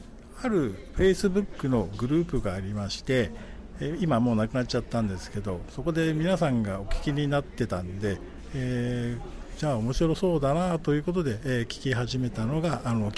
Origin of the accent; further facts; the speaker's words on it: Shimonoseki, Yamaguchi, Japan; 山口県下関市から参りました